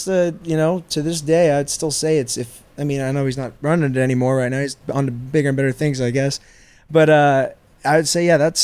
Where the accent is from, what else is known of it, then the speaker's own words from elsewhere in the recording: Seattle, Washington, United States; Originally Seattle, Washington.